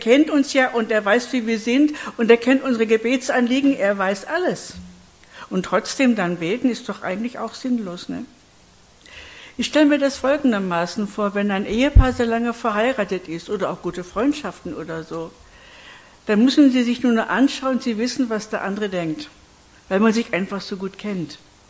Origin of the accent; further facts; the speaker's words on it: Augsburg, Bavaria, Germany; also born or lived in Penzberg; Inzwischen wohne ich ja in Augsburg seit 4 Jahren. Es ist halt meine Heimat. Ich war sehr gerne in Penzberg. Aber als ich krank wurde, hat meine Familie gesagt, komm zurück nach Augsburg. Und so bin ich nach Augsburg gezogen.